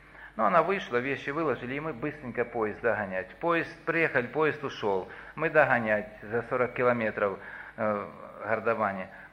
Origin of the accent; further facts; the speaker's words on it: North Ossetia–Alania, Russia; Я вот все из Осетии и братья, что сидят, я могу в любой дом приехать